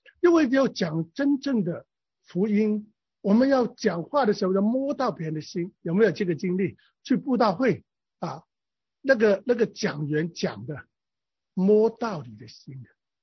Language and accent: Chinese; China; 我们中国人把圣洁与道德那种完美，那种不犯罪等同